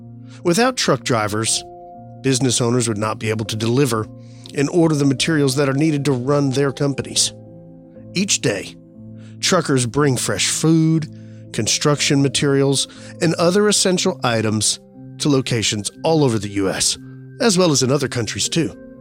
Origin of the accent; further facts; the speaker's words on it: Camp Springs, Maryland, United States; I grew up in Camp Springs, Maryland.